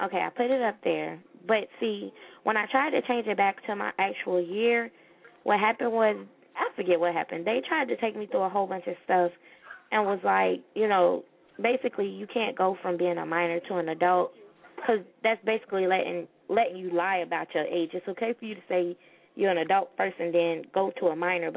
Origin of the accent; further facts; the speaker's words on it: Florida, United States; now in Georgia, United States; No, I'm from Florida, but I stay in Georgia now.